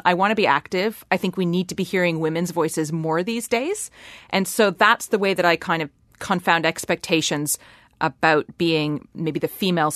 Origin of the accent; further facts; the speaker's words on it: Canada; now in Iceland; I'm also an immigrant to Iceland. I grew up in Canada.